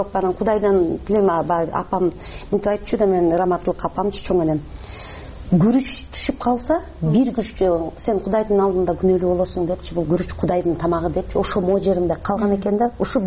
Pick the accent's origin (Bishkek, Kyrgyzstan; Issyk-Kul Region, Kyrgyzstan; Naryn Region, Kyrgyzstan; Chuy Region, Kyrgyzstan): Naryn Region, Kyrgyzstan; Naryn; Мен Нарында чоңойдум, ошондо билесиздерби, ушу биз деген совет доорунда мен кичинекей кыз болчумун, 5-6 жашта.